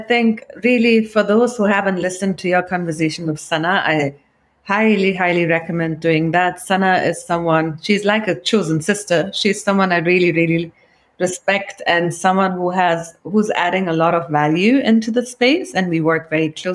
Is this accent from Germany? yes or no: yes; Germany; Growing up in Germany, history is a lot.